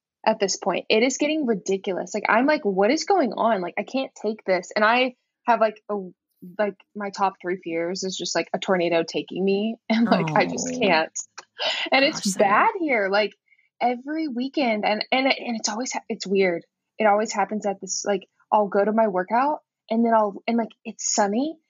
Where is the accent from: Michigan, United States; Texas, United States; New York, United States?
Texas, United States; Houston; Like, I grew up in Houston and in Houston we had hurricanes.